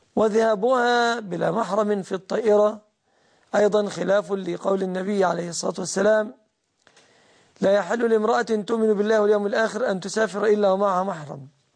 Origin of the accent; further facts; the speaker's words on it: Egypt; أما عندنا في مصر فلا أعرف بنكا إسلاميا